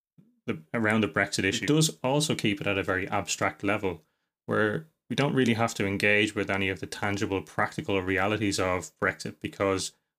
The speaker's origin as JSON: {"language": "English", "country": "Ireland", "tie": "born or raised there", "said": "When I grew up in Ireland"}